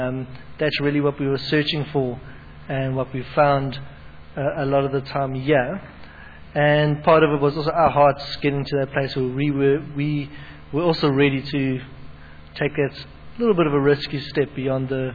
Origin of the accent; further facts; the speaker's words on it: Durban, KwaZulu-Natal, South Africa; moved away as an adult; Jen, we're originally from Durban. We moved down here 5 years ago, so yeah, to the Durbanites.